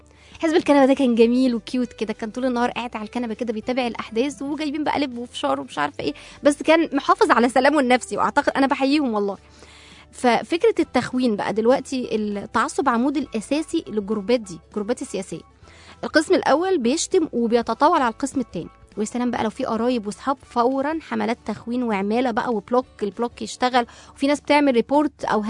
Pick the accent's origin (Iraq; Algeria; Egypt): Egypt; احنا كمصريين طول عمرنا عارفين ان احنا يعني التوب